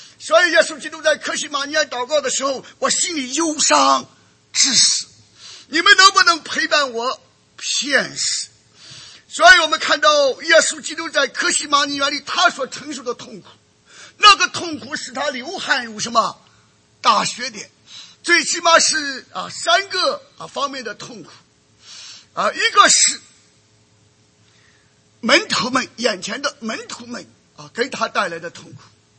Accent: China; 像我们中国人讲的义无什么反顾啊

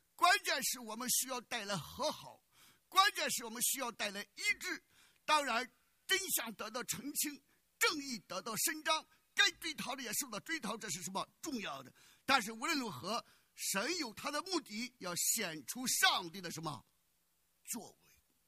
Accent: United States; 如果我们美国人 美国的公民，美国的基督徒在上帝面前披麻蒙灰认罪

